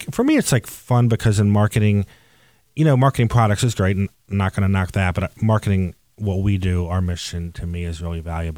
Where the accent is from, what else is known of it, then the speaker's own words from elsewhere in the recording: Rosedale, Maryland, United States; also born or lived in California; I am. I grew up in Rosedale. I lived in Parkville forever and had a brief stint in California for a while.